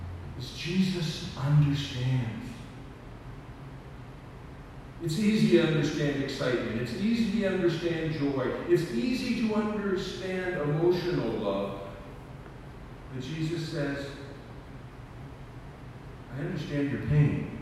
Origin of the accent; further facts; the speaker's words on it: Ireland; Now, I come from a tradition of, I'm Irish, couldn't tell, right? And we Irish folks, we don't handle emotions really well.